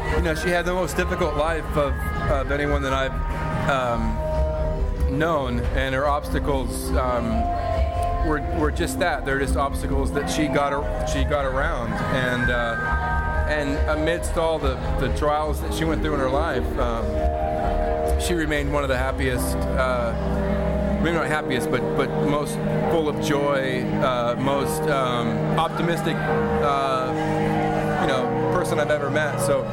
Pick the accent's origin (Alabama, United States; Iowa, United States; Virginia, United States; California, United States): California, United States; San Diego; I'm not really from San Diego. I mean, I am, but I don't belong here.